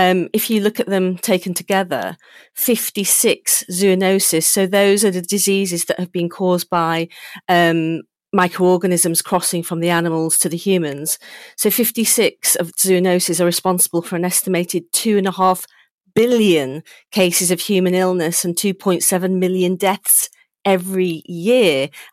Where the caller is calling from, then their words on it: Chepstow, Wales, United Kingdom; I'm from my home in Chepstow.